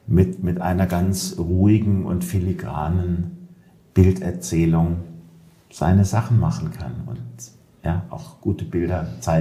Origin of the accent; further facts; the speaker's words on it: Stuttgart, Baden-Württemberg, Germany; in Stuttgart, wo ich groß geworden bin